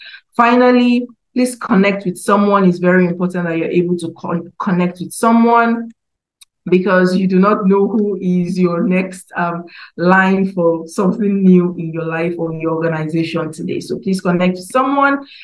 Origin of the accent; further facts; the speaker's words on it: Nigeria; I am a Nigerian, currently in Nigeria.